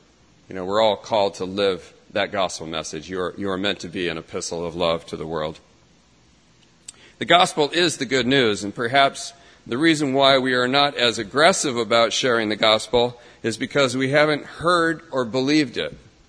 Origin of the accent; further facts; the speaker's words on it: California, United States; I grew up in Southern California to a Catholic family, mom and dad, and older sister, younger brother that stuck me in the middle.